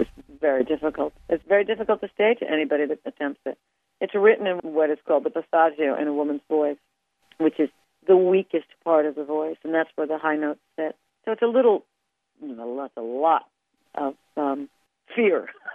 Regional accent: Long Island, New York, United States; When I was growing up on Long Island, it was very rural. It was a fishing village.

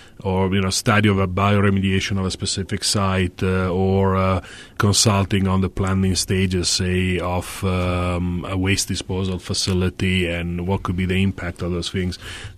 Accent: Bologna, Emilia-Romagna, Italy; I grew up in Bologna.

